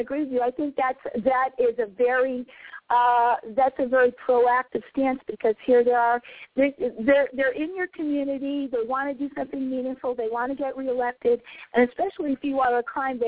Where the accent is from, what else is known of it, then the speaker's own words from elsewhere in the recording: Connecticut, United States; particularly in my home state of Connecticut, we've been bombarded by numerous tragedies here